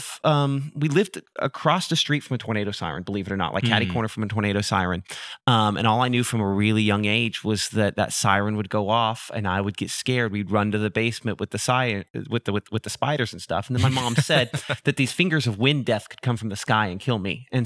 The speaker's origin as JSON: {"language": "English", "town": "Russell", "region": "Kansas", "country": "United States", "tie": "born or raised there", "said": "Well, I came from Bob Dole's hometown."}